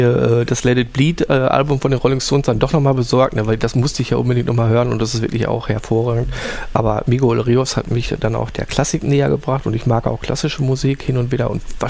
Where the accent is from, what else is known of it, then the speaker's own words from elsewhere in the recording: Aalen, Baden-Württemberg, Germany; ich bin ja gebürtig aus Aalen.